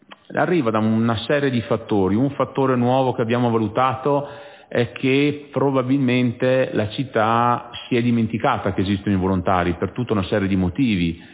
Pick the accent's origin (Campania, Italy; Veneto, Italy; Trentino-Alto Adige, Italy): Trentino-Alto Adige, Italy; Rovereto; tanto siamo tutti di Rovereto